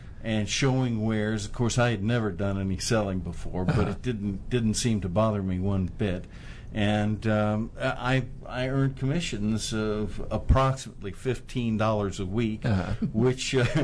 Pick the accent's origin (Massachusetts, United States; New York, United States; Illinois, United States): Illinois, United States; Evanston; born there; also born or lived in West Virginia / Rome, Italy; I was born in Evanston, Illinois, and moved for a very short while to West Virginia, where there was Island Creek Coal Company. And then from there, we moved to Rome, Italy